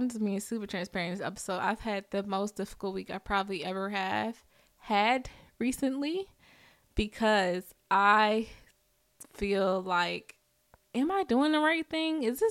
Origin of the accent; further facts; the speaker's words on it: Richmond, Virginia, United States; I told y'all I'm from Richmond, Virginia, and I can't talk.